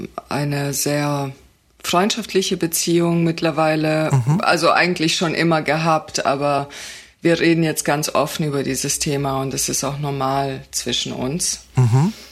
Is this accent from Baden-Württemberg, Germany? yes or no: yes; Baden-Württemberg, Germany; Also ich bin in einer Kleinstadt in Baden-Württemberg aufgewachsen und ich bin in einem Teil dieser Kleinstadt aufgewachsen, die stark von migrantischen Communities geprägt war.